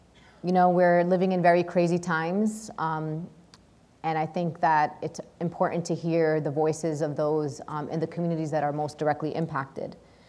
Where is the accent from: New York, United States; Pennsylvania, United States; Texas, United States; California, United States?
New York, United States; New York City; I'm from New York City, and I come from a community that, based on leaked documents from the New York Police Department, continues to be under unwarranted surveillance.